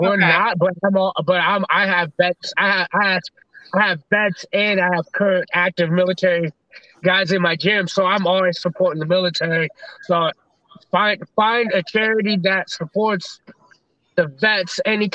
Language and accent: English; Waterloo, Iowa, United States; now in Des Moines, United States; He's from Marshalltown. I'm from Waterloo, so we're right there next to each other. I live in Des Moines, so we're right next to each other.